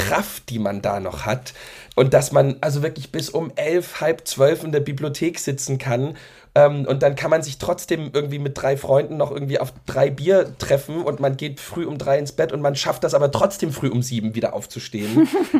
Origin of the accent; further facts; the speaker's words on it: Saxony, Germany; so, ja, bei uns in Sachsen würde man vielleicht sagen, so meinen Dienst tun möchte.